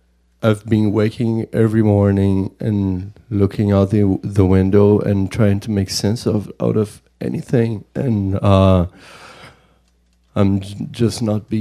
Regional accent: Brazil; English is a second language; I am from Brazil. I am 32 right now.

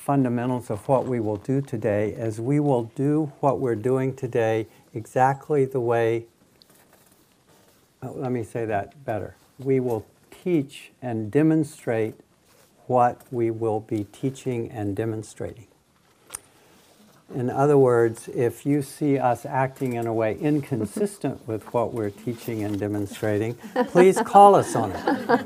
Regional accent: East Coast, United States; mostly I'm from the East Coast.

